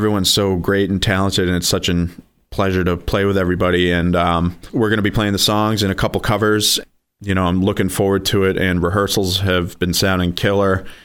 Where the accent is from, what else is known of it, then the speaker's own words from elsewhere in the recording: Marshfield, United States; also born or lived in Boston / Washington, D.C.; I am from Marshfield originally and spent some time in Boston and Washington, D.C.